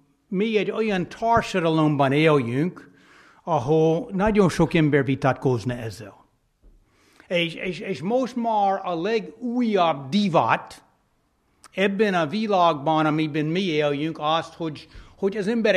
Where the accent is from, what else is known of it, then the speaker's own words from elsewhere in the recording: South Carolina, United States; Hungarian is a second language; Én Dale Carlinából származom.